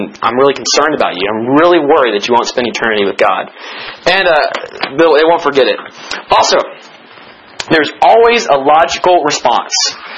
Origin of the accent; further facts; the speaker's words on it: Nashville, Tennessee, United States; And I said, I'm from Nashville.